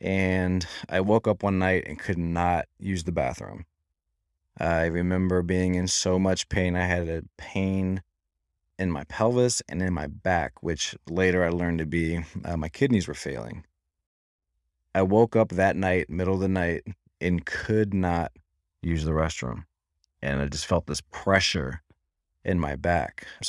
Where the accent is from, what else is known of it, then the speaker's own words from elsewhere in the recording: Alexandria, Virginia, United States; I grew up in Alexandria, Virginia, born and raised.